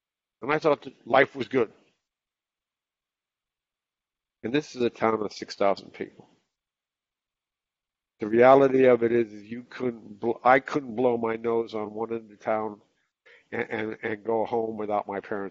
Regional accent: Florida, United States; also born or lived in New Jersey / Connecticut; I am from Florida. I have lived up and down. I've lived all over the country that I come from, but from Florida, wound up in Jersey, then wound up in Connecticut

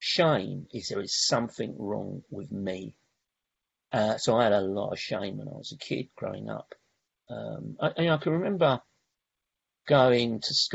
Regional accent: London, United Kingdom; also born or lived in South West England; now in Southend-on-Sea, United Kingdom; I come from London, and I live in Essex now, in Southend-on-Sea. I've moved here about 3 years ago, but I did live in the West Country for many years

